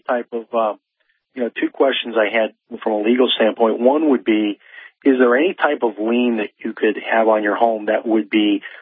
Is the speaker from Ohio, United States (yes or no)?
no; Chicago, Illinois, United States; But I'm from the Chicago area, and I'm hearing some really crazy stories from some of my friends that still live in Chicago.